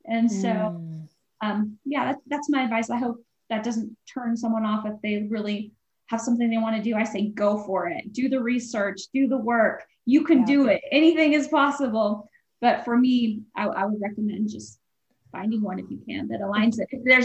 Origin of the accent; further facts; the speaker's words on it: Wyoming, United States; And he's from Wyoming. I'm from Wyoming.